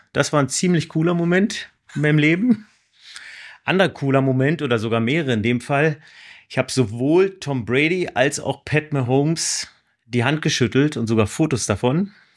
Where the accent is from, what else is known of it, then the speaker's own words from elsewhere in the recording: Berlin, Germany; Genau, du bist hier in Berlin und ich bin auch Berliner. Ich bin vor 52 Jahren hier in Berlin geboren und ich habe als 16-Jähriger von der Ostseite auf die Mauer geguckt, als sie gefallen ist.